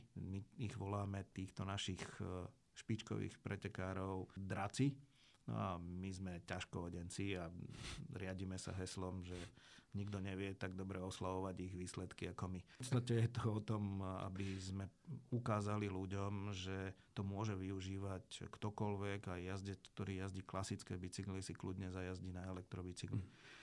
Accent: Hlohovec, Trnava Region, Slovakia; also born or lived in Považská Bystrica / Bratislava; narodil som sa v Považskej Bystrici, ale v podstate len kvôli tomu, že odtiaľ pochádzala mama. Prakticky sme bývali na prvé moje 4 roky života v Bratislave, kde sa narodil aj brat. No a následne sme sa presťahovali do Hlohovca

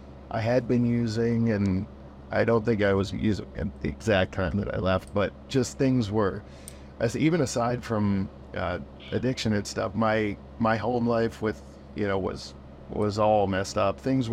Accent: Norwood, Ontario, Canada; also born or lived in Peterborough / Toronto; So I was born in Peterborough, lived in Toronto for a bit with my parents when I was super young. They divorced, and then I ended up in Norwood.

